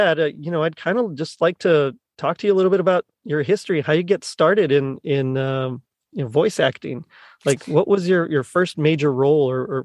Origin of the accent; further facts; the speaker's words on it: Texas, United States; now in North Texas, United States; I live in North Texas. I'm originally from South Texas, and we have different pollens in the air that I'm used